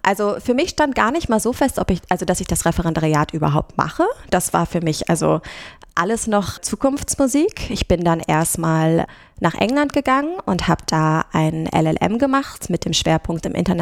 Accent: North Rhine-Westphalia, Germany; Meine Heimat ist auch in Nordrhein-Westfalen, und anderthalb Stunden entfernt von der Heimat klang nach einer guten Distanz.

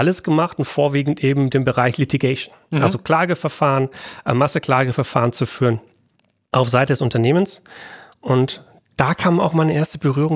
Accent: Nuremberg, Bavaria, Germany; Genau, ich komme aus Nürnberg ursprünglich, ja.

